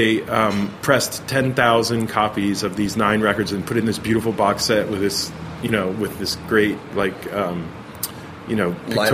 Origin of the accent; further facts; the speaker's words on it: New Jersey, United States; New Jersey.